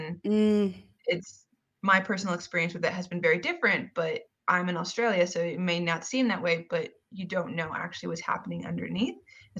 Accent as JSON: {"language": "English", "country": "United States", "said": "So personally, I am an American, right?"}